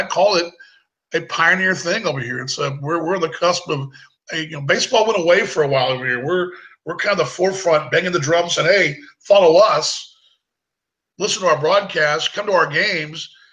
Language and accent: English; Dallas, Texas, United States; when I grew up in Dallas, the closest minor league baseball team to Dallas would have been like in Midland, Texas, 5 hours west of us, or Oklahoma City, 3 hours north of us.